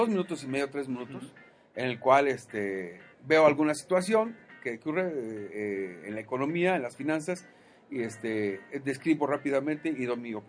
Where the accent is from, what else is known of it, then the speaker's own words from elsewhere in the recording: Matehuala, San Luis Potosí, Mexico; De la sucursal, sí, allá en Matehuala.